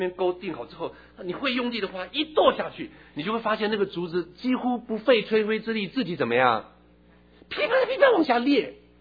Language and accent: Chinese; China; 其实我们中国人 有一句话说众星拱月，我们中国人有没有说过众星拱日的？